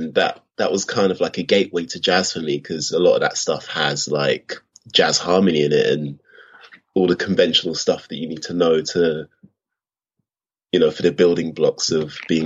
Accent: London, United Kingdom; born there; I was born in Southeast London in Crystal Palace. My parents are both from Jamaican heritage

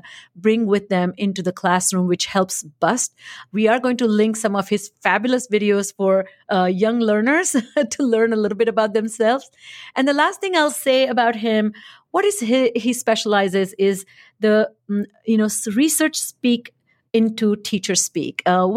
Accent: India; I grew up in India, went to Indian schools

